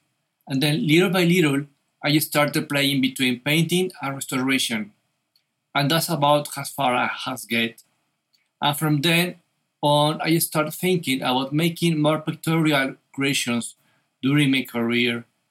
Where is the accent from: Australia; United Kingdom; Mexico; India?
Mexico; Jalisco; Well, I am from Jalisco, originally from a small town about 2 hours from the capital city